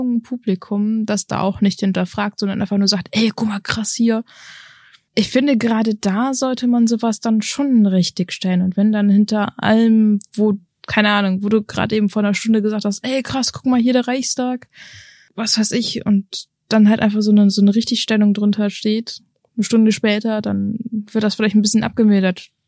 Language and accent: German; Germany; mein Migrationshintergrund, aber die ist halt schon vor meiner Geburt hier in Deutschland gewesen. Ich bin in Deutschland geboren, aufgezogen, ich fühle mich nicht anders als vermutlich jeder andere hier.